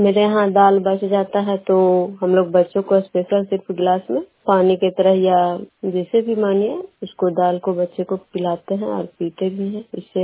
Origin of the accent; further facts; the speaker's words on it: Bishnupur, Bihar, India; मैं बिष्णुपुर ग्राम खुदरा पंचायत नालंदा जिला नवनसा प्रखंड के निवासी हूँ।